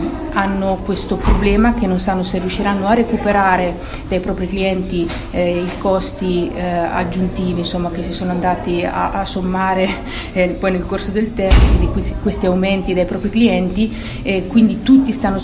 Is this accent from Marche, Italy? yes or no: yes; Marche, Italy; Nel mio territorio, io provengo dalle Marche